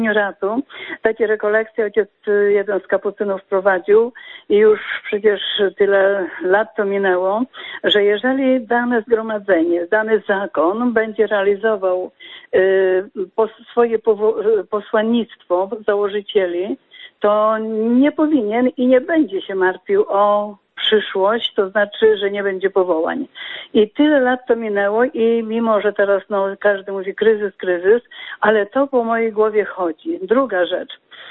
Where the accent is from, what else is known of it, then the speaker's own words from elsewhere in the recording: Podlaskie Voivodeship, Poland; Miałam iść na studia, bo jestem z Podlasia, miałam iść do Białegostoku na studia